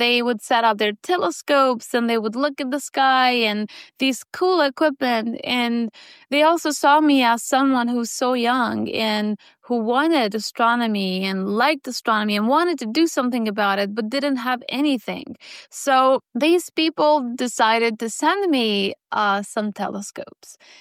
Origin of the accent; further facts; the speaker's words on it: Kosovo; English is a second language; I grew up in Kosovo, and a lot of people know of my country because of the war that we had 25 years ago. I was 3-4 years old at that time, and it was 1999.